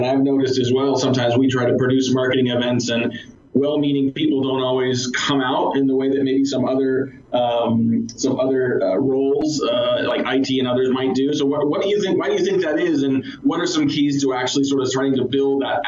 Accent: California, United States; I remember growing up in the Bay Area.

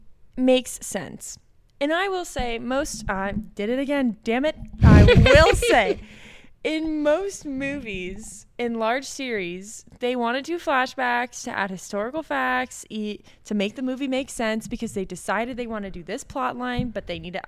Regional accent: South Carolina, United States; At least where we're from. We're from South Carolina, so dirt is orange.

